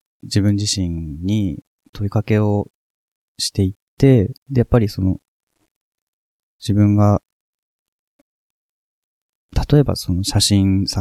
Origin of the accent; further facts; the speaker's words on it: Futako-Tamagawa, Tokyo, Japan; 二子玉川、僕が生まれ育った町っていうものが、こう、再開発で、どんどん壊されていって